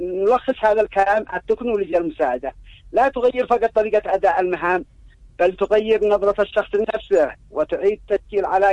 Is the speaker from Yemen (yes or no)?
yes; Yemen; لأن أنت عارف عندنا في اليمن نادر ما يستخدمون النت ونادر ما يعرف ذلك